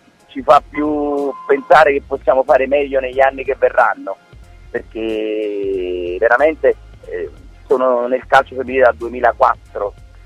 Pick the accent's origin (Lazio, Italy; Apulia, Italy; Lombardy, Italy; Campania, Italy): Campania, Italy; Naples; Sono napoletano, io lo considero il più forte giocatore di tutti i tempi